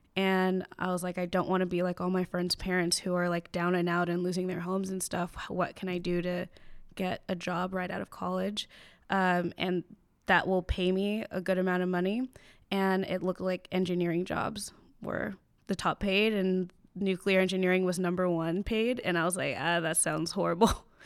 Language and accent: English; Chino Hills, California, United States; Yeah, so I grew up in Chino Hills. It's about an hour outside of LA.